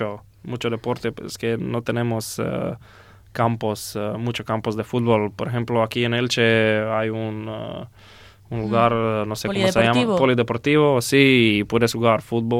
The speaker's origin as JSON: {"language": "Spanish", "region": "South Croatia", "country": "Croatia", "second_language": "Spanish", "lives_now": "Spain", "said": "porque yo soy de Sur Croacia, para mí son mejores playas de piedra, piedra pequeña."}